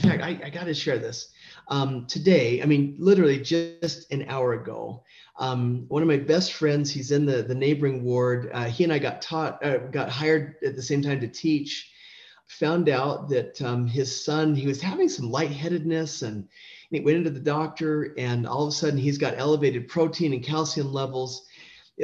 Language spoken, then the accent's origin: English; San Diego, California, United States; I grew up in San Diego. I love the ocean.